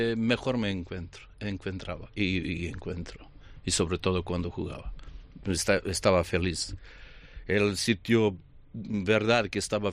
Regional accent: Montenegro; En mi país, en Montenegro

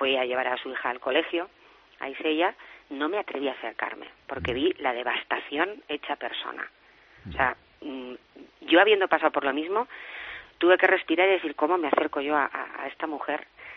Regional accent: Huesca, Aragon, Spain; Yo, por ejemplo, soy de Huesca

